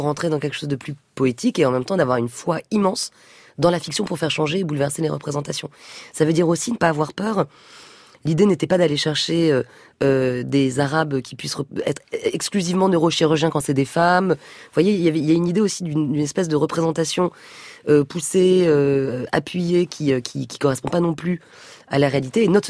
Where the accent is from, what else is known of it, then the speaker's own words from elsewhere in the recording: France; born there; Je suis une Française de la. Je suis la première génération de ma famille à naître en France, c'est ma sœur et moi. Donc j'ai une mère qui était née au Maroc, d'origine berbère